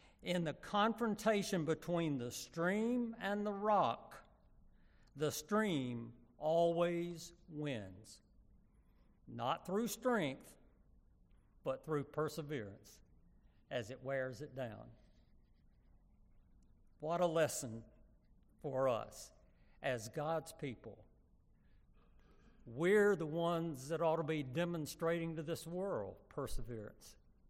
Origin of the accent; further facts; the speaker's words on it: Huntsville, Alabama, United States; Of course, Ann and I grew up in Huntsville, Alabama, the Space and Rocket Center City.